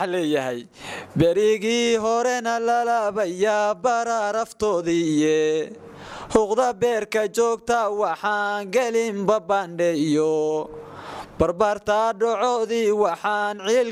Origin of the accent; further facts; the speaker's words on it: Binna, Bari, Somalia; Anigu waxaan dhashay 27-dii bishii afraad 1993. Waxaan ku dhashay deegaanka Binna, degmada Gumbax ee gobolka Bari. Waxbarashadaydii asaaskeedii degmada Gumbax baan ka qaatay.